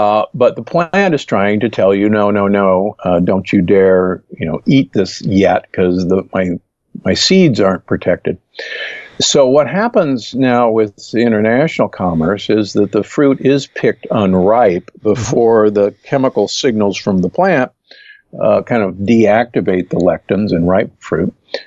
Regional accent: Omaha, Nebraska, United States; what I should have realized growing up in Omaha

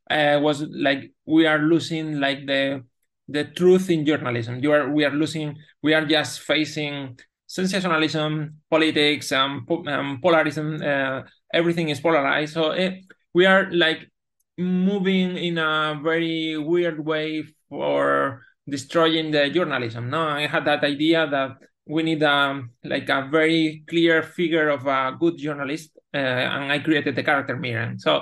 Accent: Malaga, Andalusia, Spain; English is a second language; the adaptation takes place in Malaga, is my hometown in Spain.

